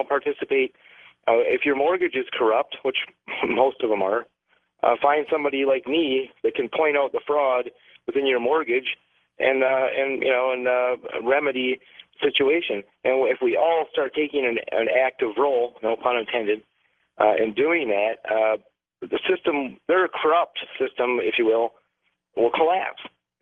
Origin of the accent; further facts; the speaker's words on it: Detroit, Michigan, United States; born there; I'm 48 years old. I was born just outside of Detroit. I lived through the riots